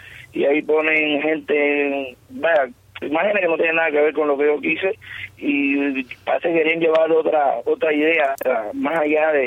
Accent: Cuba

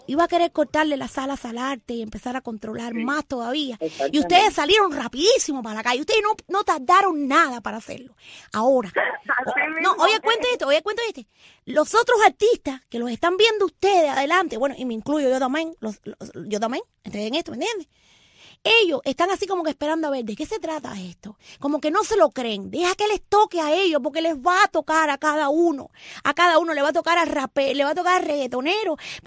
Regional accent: Cuba; moved away as an adult; now in Miami, United States; de Cuba, un pueblito boyo manso, cubana igual, balsera, que llegué aquí hace 23 años

